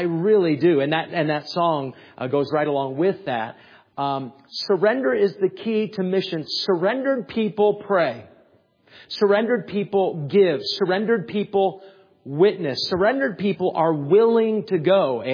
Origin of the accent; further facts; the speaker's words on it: New Hampshire, United States; I was with two of my friends, and I'm from New Hampshire.